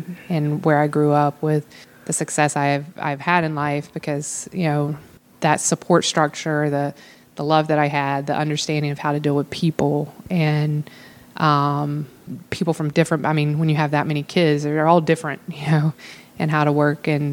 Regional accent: North Carolina, United States; I grew up in North Carolina, a small town in Western North Carolina. Grew up playing 3 sports a year.

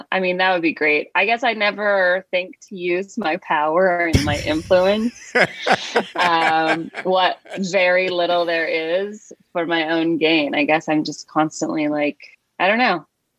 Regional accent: Calhoun, Georgia, United States; I grew up in Calhoun, Georgia, which is like between Atlanta and Chattanooga.

